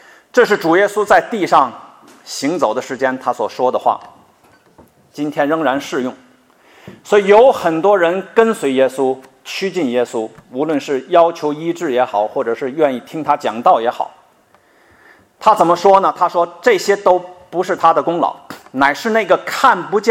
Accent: Tianjin, China; 我们都是在大陆受的教育，从小就告诉我们没有神，人怎么进化出来？我是天津人

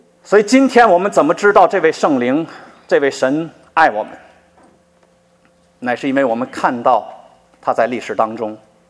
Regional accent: Tianjin, China; 我是天津人，所以我的大学也在天津

